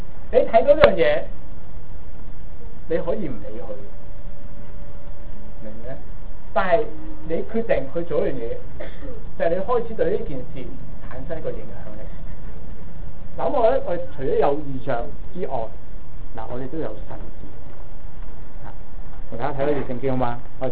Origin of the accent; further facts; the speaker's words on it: Malaysia; 我哋係中國人啦，啱先。我哋馬來西亞喎，啊，馬來西亞啲人都識講廣東話喎，都識㗎。